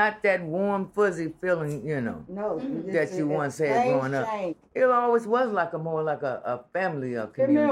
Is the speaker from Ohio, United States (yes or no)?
yes; Cincinnati, Ohio, United States; We moved out here in 1960. I was in the sixth grade when our family moved from West End on Charlotte Street out here on Draymond, right across from Gene's Hot Dog.